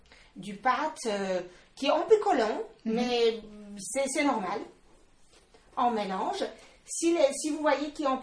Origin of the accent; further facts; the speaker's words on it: Poland; French is a second language; now in France; je suis polonaise, installée en France depuis 20 ans